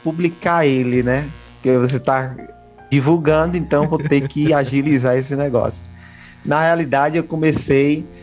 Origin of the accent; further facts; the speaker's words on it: Piritiba, Bahia, Brazil; moved away as an adult; also born or lived in Biritinga / São Paulo; Então, nasci em Biritinga, mas passei aí por Piritiba na minha infância e adolescência e um pouquinho da juventude.